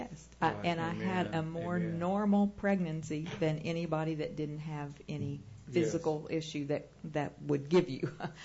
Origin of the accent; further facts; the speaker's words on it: Illinois, United States; I was born and raised in Illinois, and it was not legal in Illinois yet.